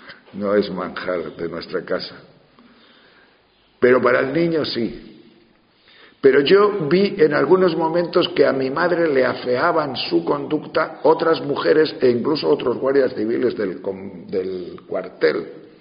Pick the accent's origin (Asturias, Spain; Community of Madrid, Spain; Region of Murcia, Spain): Asturias, Spain; Yo cuando era pequeño estaba en Asturias, justo después de la guerra. Mi padre era guardia civil.